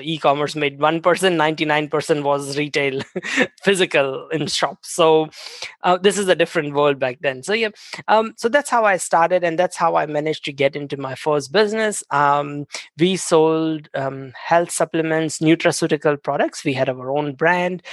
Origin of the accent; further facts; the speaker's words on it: India; English is a second language; now in New Zealand; So about 19 years ago, I moved to New Zealand from India. 19 or 20 years ago, I moved to New Zealand and studied here and all that.